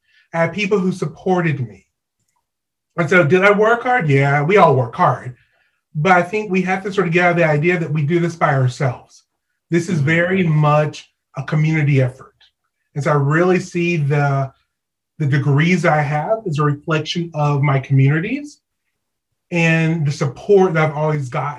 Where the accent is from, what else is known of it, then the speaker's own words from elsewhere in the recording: Georgia, United States; accent: Southern American English; Because as a Black person growing up in the American South, you've got to speak both varieties of English. And then, of course, as far as schooling, I did a lot of my primary and, you know, middle school and high school in Georgia.